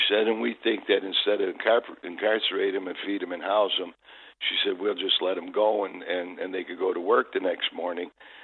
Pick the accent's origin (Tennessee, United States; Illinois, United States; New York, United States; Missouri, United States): Illinois, United States; Chicago; I've been born and raised in Chicago. I could live anywhere, and I'm past the retirement age, you know, and I could live anywhere, and I don't really have to work. I love it. I love the city. I live in the city. I was born and raised in the city.